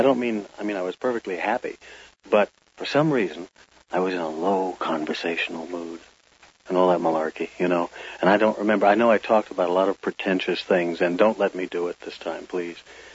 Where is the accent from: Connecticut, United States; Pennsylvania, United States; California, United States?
California, United States; Los Angeles; born there; I was born in Los Angeles, 1923, April 17th. I came of, quote, good stock.